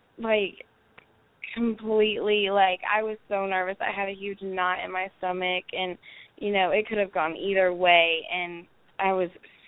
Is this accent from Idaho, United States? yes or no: no; Orange Beach, Alabama, United States; I'm actually originally from Orange Beach, so.